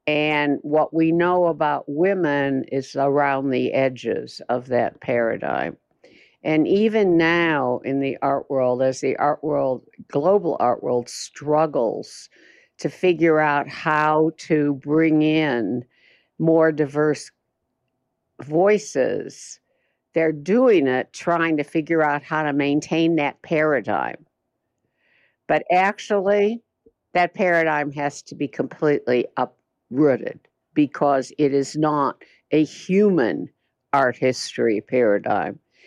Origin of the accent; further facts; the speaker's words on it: West Coast, United States; I was so out of step as an artist. I came from the West Coast, you know, but whatever.